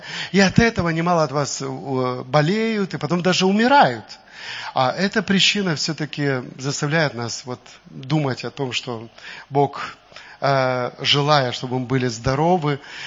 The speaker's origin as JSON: {"language": "Russian", "town": "Jerusalem", "region": "Jerusalem District", "country": "Israel", "said": "Ну, конечно, я из Иерусалима, поэтому мне хотелось бы чуть-чуть с вами поговорить об этом чудесном городе."}